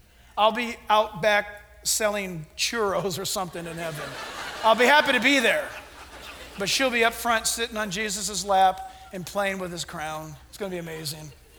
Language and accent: English; Orange County, California, United States; Growing up in Orange County, at least I remember back 7 summers doing this.